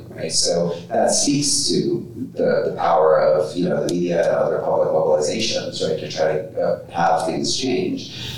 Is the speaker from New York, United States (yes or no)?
no; Alabama, United States; I think another similar thing that you had down in my home state of Alabama recently